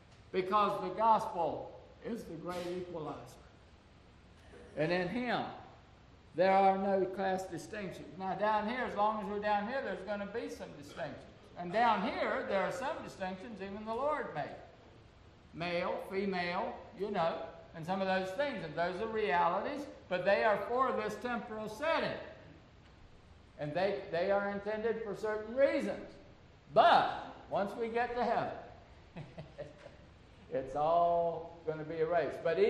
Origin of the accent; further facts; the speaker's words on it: United States; I don't have more rights because I'm an American citizen than my brother in Cuba